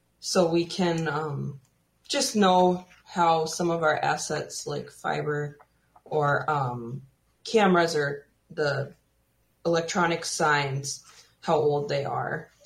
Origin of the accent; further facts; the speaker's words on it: Minnesota, United States; I am affiliated with the White Earth Tribe, and I am from the Twin Cities area.